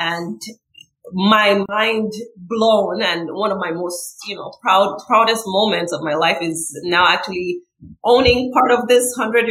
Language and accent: English; Nigeria; moved away as an adult; I came from Nigeria to go to college here.